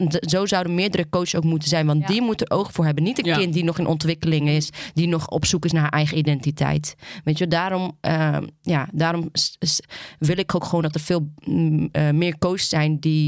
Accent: Houten, Utrecht, Netherlands; ik kom dan uit Houten.

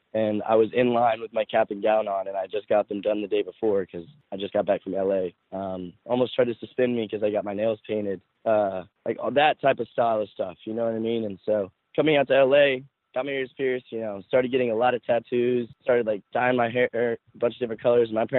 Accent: Southern United States, United States; It's been really crazy because growing up in the South, everyone's pretty judgmental with that aspect.

